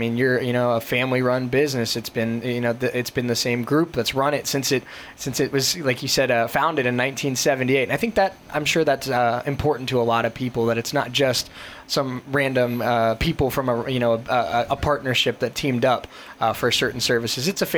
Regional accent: Cincinnati, Ohio, United States; I'm from South Ohio. I'm from Cincinnati.

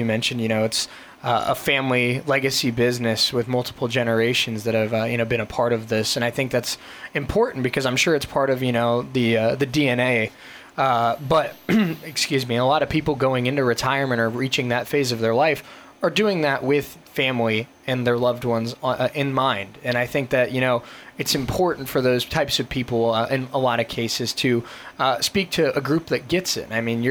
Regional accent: Cincinnati, Ohio, United States; I'm from South Ohio. I'm from Cincinnati.

